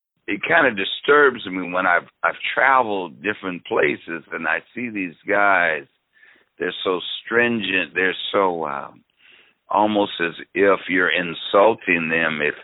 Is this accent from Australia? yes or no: no; England, United Kingdom; now in Chicago, United States; if you say, hey, man, I'm from England